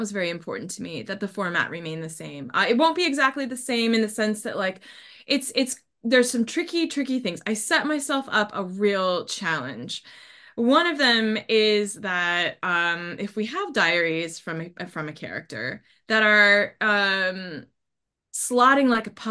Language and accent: English; Issaquah, Washington, United States; My bio says Seattle, but I'm actually from a town called Issaquah in Washington State, which is pretty much the next town over from where Twin Peaks was filmed.